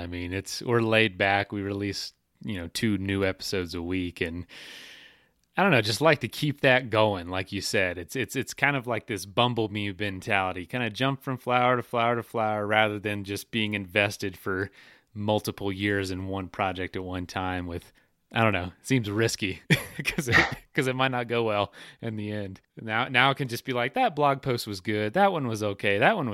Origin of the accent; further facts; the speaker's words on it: Florida, United States; I'm from Florida, and I know the highest point of our state is not even the top of a hill in the state.